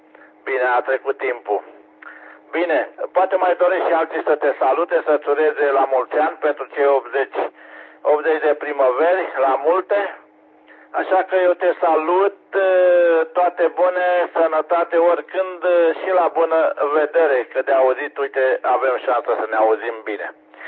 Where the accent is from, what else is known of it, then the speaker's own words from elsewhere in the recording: Năieni, Buzău County, Romania; eu sunt născut la Năieni, am copilărit cu Ovidiu